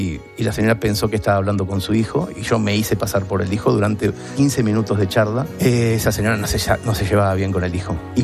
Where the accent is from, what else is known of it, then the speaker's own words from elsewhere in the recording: Mercedes, Buenos Aires Province, Argentina; Mercedes, provincia de Buenos Aires, mi ciudad natal.